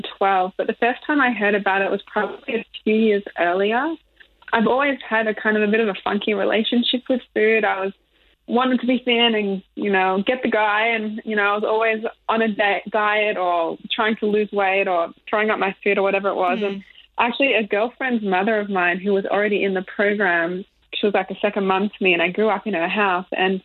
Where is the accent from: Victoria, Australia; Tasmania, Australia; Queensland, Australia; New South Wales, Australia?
Victoria, Australia; Melbourne; I grew up in Melbourne